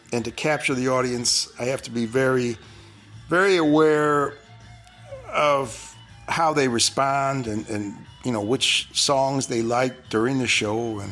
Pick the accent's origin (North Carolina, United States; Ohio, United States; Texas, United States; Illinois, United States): Illinois, United States; Chicago; So, I'm not doing any recording per se lately in Chicago, but I mean, it's my hometown, so it holds a dear place in my heart.